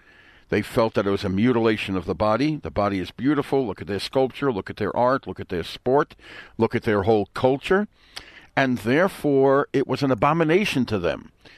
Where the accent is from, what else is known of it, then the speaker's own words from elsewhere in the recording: Brooklyn, New York, United States; accent: Brooklyn; my Brooklyn accent gets in the way sometimes there